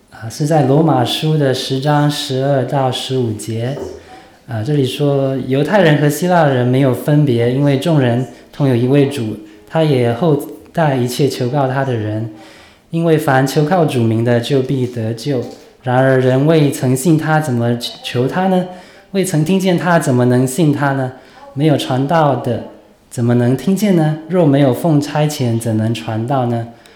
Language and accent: Chinese; Changhua, Changhua County, Taiwan; born there; 我是出生在台湾一个叫彰化的一个小城市。家里面有四个人，就是爸爸妈妈还有我的哥哥还有我啦。那其实我们家好几代就已经在台湾落地生根啦。